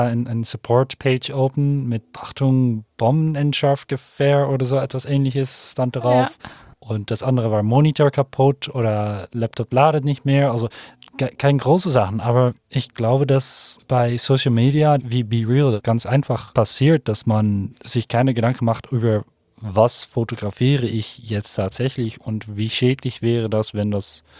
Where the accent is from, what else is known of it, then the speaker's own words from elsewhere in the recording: Netherlands; German is a second language; now in Berlin, Germany; ich komme aus den Niederlanden und da habe ich beim Schüleraustausch ein Mädchen kennengelernt. Und ja, damit wohne ich hier zusammen, hier in Berlin. Und deswegen habe ich noch ein bisschen Akzent.